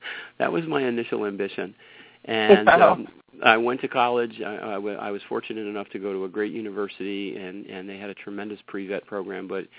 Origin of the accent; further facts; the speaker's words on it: Connecticut, United States; now in Los Angeles, United States; I'm from Connecticut originally, and my family's just, they're saying, please, can we come to L.A.?